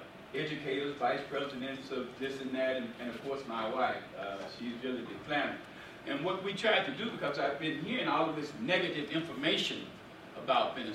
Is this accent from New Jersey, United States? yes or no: no; Memphis, Tennessee, United States; I grew up in the South, in Memphis, Tennessee, in the apartheid system of America.